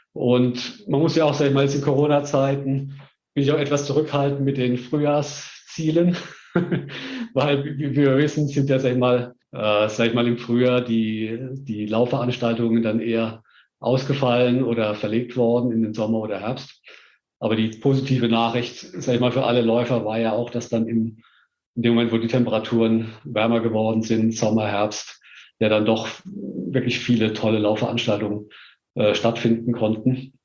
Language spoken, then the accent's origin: German; Heidelberg, Baden-Württemberg, Germany; Heidelberg-Halbmarathon natürlich in meiner Heimat